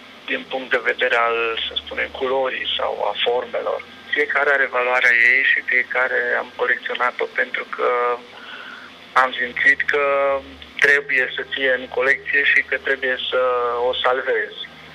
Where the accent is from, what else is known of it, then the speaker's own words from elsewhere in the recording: Giroc, Timiș County, Romania; Pentru că satul meu, localitatea mea, Giroc, locul în care eu m-am copilărit, este astăzi un mic cartier rezidențial de lângă Timișoara.